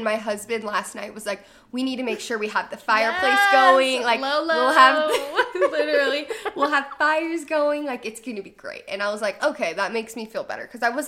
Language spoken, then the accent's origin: English; Arizona, United States; True. I'm Arizona.